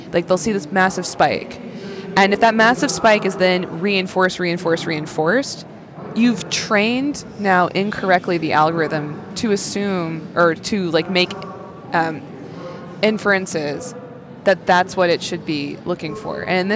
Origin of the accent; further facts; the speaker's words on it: New Orleans, Louisiana, United States; I'm from New Orleans, Louisiana, and so we sort of call this kind of general sound of theirs like old timey